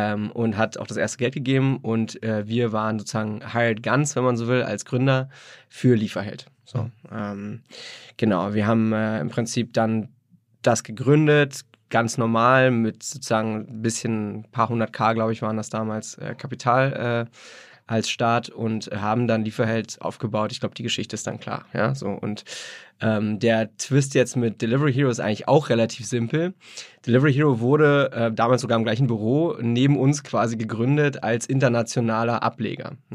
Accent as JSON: {"language": "German", "region": "Berlin", "country": "Germany", "tie": "born or raised there", "said": "Ich bin aus Berlin. Berlin, gebürtiger Berliner. Bin in Hellersdorf aufgewachsen, so ein Randbezirk. Bisschen mehr Platte, ein bisschen mehr arm als reich, sagen wir mal so."}